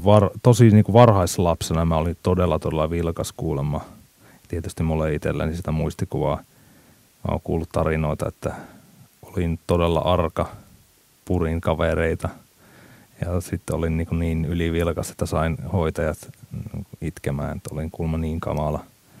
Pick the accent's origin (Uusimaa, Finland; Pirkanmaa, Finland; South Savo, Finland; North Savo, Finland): South Savo, Finland; Mikkeli; Mä oon syntynyt Mikkelissä alun perin. Siellä kasvoin ja suurimman osa elämästäni on siellä asunut. Se oli mulle se kotiseutu. Ja on tietyllä tapaa tietysti vieläkin.